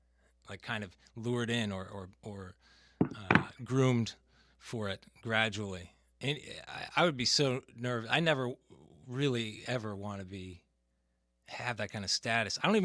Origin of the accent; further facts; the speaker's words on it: California, United States; And I admit that because I come from California, but I live out here now.